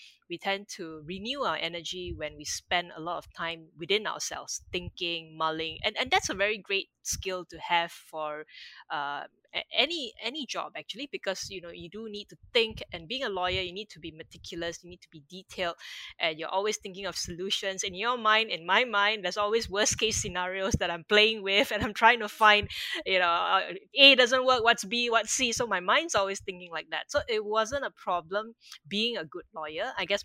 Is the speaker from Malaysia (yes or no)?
yes; Malaysia; moved away as an adult; also born or lived in Kuala Lumpur, Malaysia / United Kingdom; now in Singapore; My parents are in Malaysia, so I'm now a Singaporean. So then I moved out from my hometown, moved to KL to study on my own at the age of 17. Then after that, I moved to the UK to do my law degree.